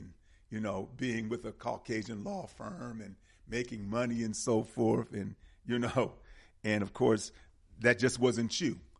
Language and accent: English; Milwaukee, Wisconsin, United States; I'm from the North, and as well as you are. You know, you're from Chicago. Yeah. I'm from Milwaukee.